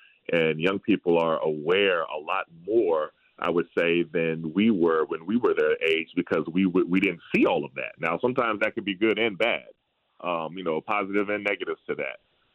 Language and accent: English; Tulsa, Oklahoma, United States; also born or lived in Harlem, United States; because I was born in Harlem, but then I moved to Tulsa, Oklahoma.